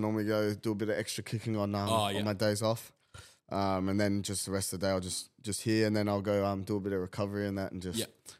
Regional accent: Sydney, New South Wales, Australia; now in United Kingdom; So I was born and raised in Sydney. Yeah. Grew up in Maroubra all my life, pretty much. All the way till I moved to England.

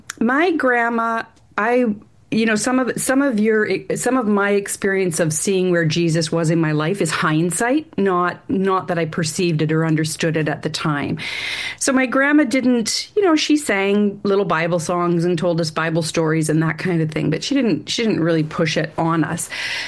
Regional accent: Aylmer, Ontario, Canada; I grew up in Aylmer, Ontario, just south of London, Ontario, for those of you who don't know, tomato and tobacco country, and lived there for 12 years. I did not grow up in a Christian home.

